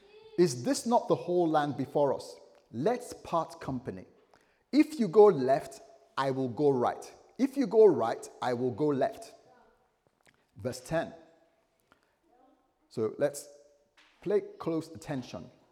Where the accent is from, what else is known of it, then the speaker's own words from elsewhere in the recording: London, United Kingdom; now in Bristol, United Kingdom; we came from West London to Bristol here. It was a bit of a challenge.